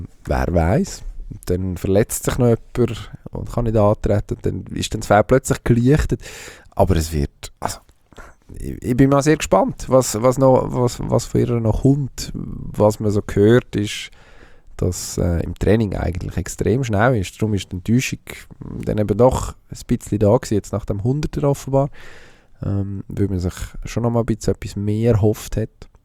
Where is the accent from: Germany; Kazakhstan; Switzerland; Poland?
Switzerland; das wissen wir ja als Schweizer auch gut